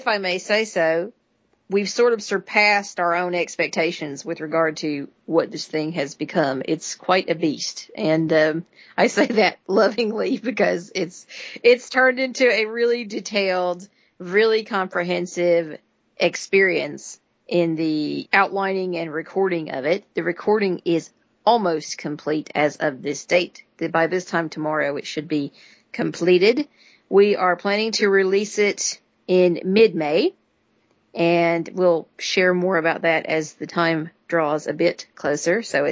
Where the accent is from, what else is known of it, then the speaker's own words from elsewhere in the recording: North Carolina, United States; Yay! She's in my home state.